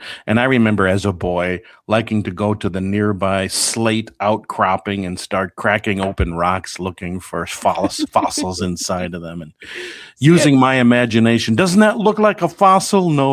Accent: Cleveland, Ohio, United States; And as you know, I grew up in Cleveland, Ohio, where most of my family still lives.

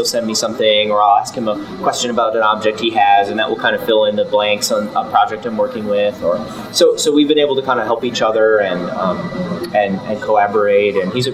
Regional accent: Iowa, United States; So I'm from the great state of Iowa.

